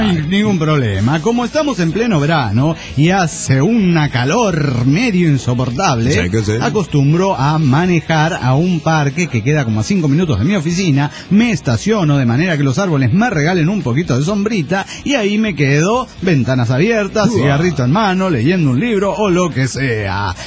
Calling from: San Diego, California, United States; de San Diego, California, USA.

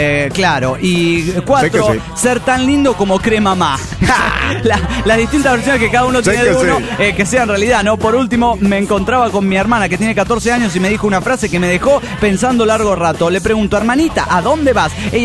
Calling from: Tunja, Boyacá, Colombia; Aquí en Tunja, sí, mientras estoy escribiendo esto, es de día.

